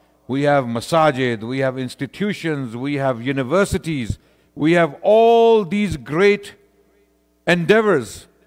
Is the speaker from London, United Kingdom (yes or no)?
yes; London, United Kingdom; now in Canada; I have come from the UK, London. I am in London, also here in Canada, but I come from London, UK.